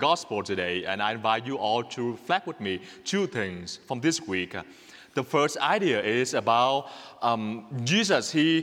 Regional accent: Vietnam; English is a second language; as from my country, from Vietnam. And you know that when I got here, I was struggling a lot with my accent.

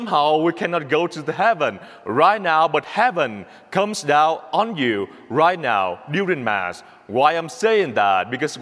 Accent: Vietnam; accent: Vietnamese; English is a second language; I just know that my accent can be an advantage for you all

